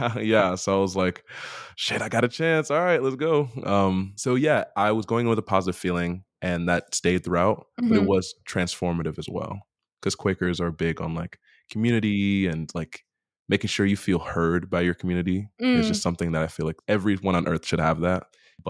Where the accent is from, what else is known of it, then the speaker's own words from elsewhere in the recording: Passaic, New Jersey, United States; moved away as an adult; now in New York, United States; So hi, I am 26 and I grew up in Northern New Jersey. Passaic, if you know it, but just think Northern.